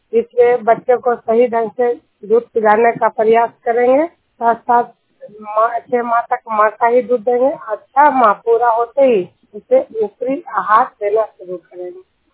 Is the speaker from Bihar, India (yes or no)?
yes; Duniyar, Bihar, India; मैं नालंदा जिला ऐसा प्रखंड दुनियार गांव के निवासी हूँ